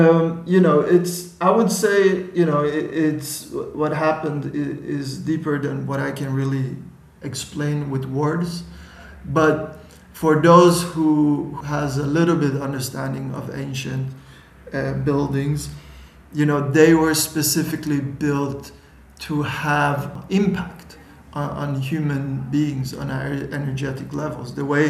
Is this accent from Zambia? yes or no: no; Sweden; growing up in Sweden, which is a very comfortable country and very safe